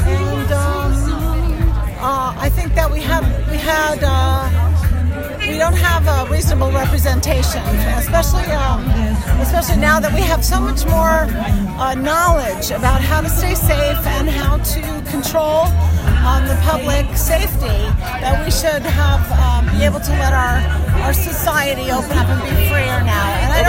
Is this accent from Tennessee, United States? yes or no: no; Neptune City, New Jersey, United States; Neptune City.